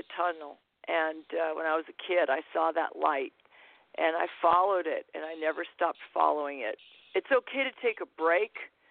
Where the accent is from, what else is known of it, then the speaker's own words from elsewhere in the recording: United Kingdom; now in United States; Because I'm British. I'm proud of being British.